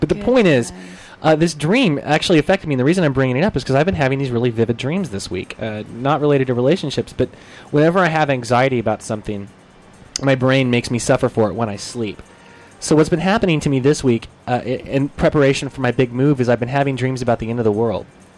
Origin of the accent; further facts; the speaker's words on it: Oklahoma, United States; Growing up in Oklahoma and having been raised around very stringent Christian beliefs that I have long since abandoned many, many years before